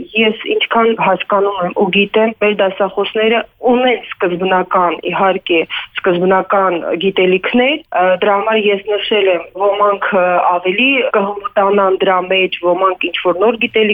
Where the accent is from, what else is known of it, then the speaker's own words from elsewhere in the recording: Kapan, Syunik, Armenia; Քանի որ ես ինքս Սյունիքից եմ, Կապան քաղաքից եմ, Կապանի բնակիչ եմ